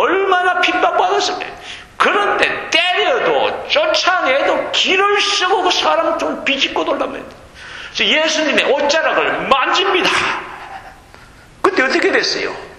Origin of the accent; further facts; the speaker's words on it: Gyeongsang, South Korea; 제가 경상도 사람이라 아직 이게 발음